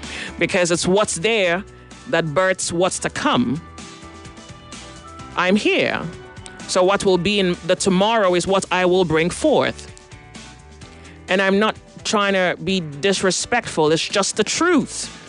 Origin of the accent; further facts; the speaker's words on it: Nigeria; I am Nigerian.